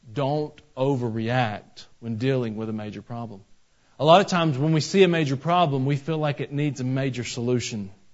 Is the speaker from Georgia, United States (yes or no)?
yes; Atlanta, Georgia, United States; I'm from Atlanta, and you can go out 285, and it circles around Atlanta